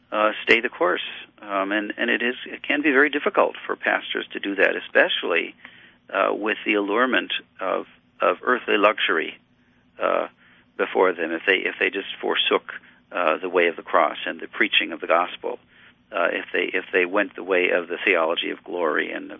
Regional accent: Sheboygan, Wisconsin, United States; We do bratwurst in the Sheboygan, Wisconsin style. That's my hometown.

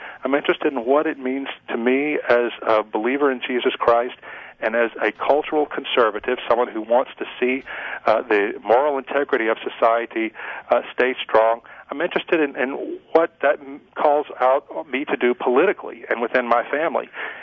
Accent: Louisiana, United States; You got to remember, I come from South Louisiana, where I'm talking to you now

